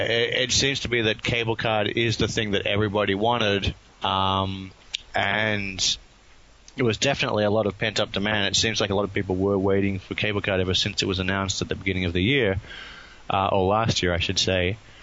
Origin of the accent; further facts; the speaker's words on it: Australia; now in United States; I mean, even though I'm Australian, so I understand PAL talk. It's been a long time since I was there